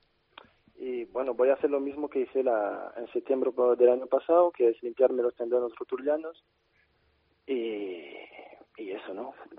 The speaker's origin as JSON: {"language": "Spanish", "country": "France", "second_language": "Spanish", "said": "Suena raro siendo francés que diga eso, pero bueno, es el club con quien más me identifico."}